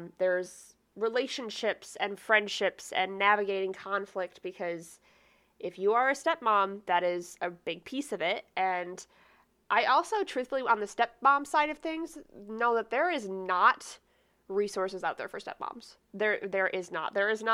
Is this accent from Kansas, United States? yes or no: no; Michigan, United States; I am from Michigan, and which is probably why you might think I'm drunk.